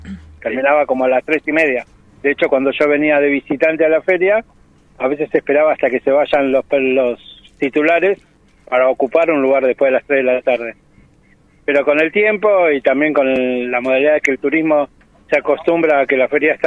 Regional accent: Buenos Aires, Argentina; De Buenos Aires.

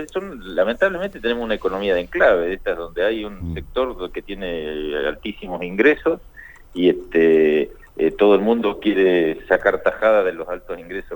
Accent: Neuquén, Argentina; Yo soy de Neuquén, me vestí de chico en Suistil

